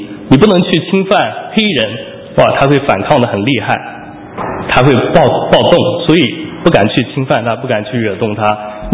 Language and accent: Chinese; Shaoxing, Zhejiang, China; now in United States; 在我的老家浙江绍兴一个小村庄里面，